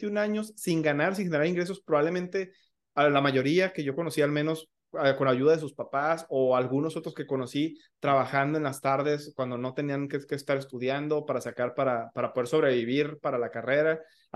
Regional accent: Michoacán, Mexico; al menos yo no soy de Ciudad de México. Soy de Michoacán.

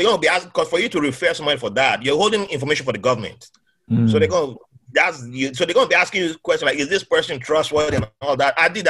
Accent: Nigeria; I thought by growing up in Nigeria meant I don't have Islamophobia and all that.

